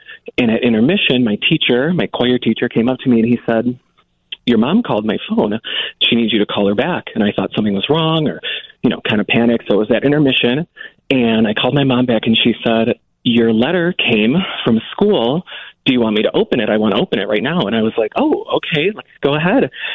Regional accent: Fraser, Michigan, United States; The Detroit area, greater Detroit. I grew up in Fraser.

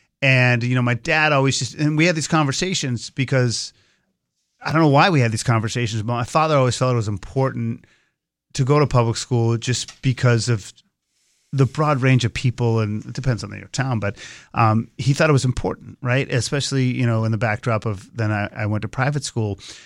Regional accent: Massachusetts, United States; I grew up in Massachusetts. They had this thing called Prop 2.5

